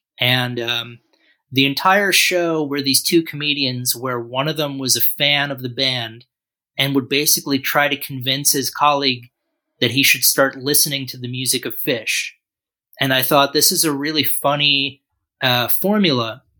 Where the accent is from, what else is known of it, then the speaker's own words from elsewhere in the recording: New York City, New York, United States; So, I'm originally from New York City.